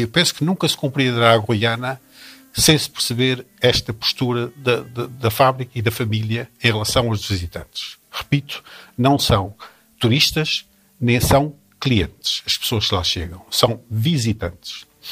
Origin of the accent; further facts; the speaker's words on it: Maia, Porto, Portugal; Eu sou da zona da Guiana e da Maia.